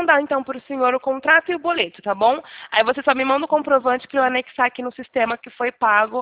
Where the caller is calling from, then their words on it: Campinas, São Paulo, Brazil; Eu falo aqui do interior de São Paulo, Campinas, Sumaré, conhece?